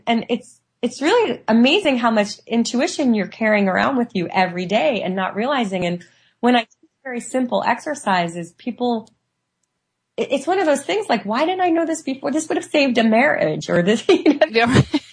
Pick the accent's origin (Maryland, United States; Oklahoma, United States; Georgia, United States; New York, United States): New York, United States; Bronx; And I grew up in the Bronx, which is not really like the super sensitivist environment.